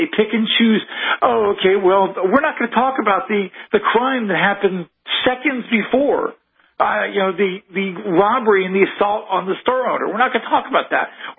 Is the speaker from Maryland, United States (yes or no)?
yes; Baltimore, Maryland, United States; You know, I'm from Baltimore. The city, a lot of the city burned.